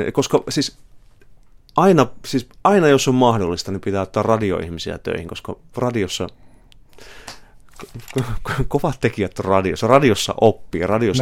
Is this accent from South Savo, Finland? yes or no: yes; Pieksämäki, South Savo, Finland; hän oli joskus keikalla Pieksämäellä, mistä olen kotoisin